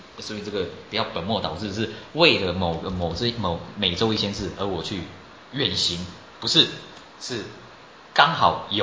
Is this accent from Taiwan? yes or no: yes; Taipei, Taiwan; 我们台湾人啊，尤其是台北市市民啊，真的是非常的 lucky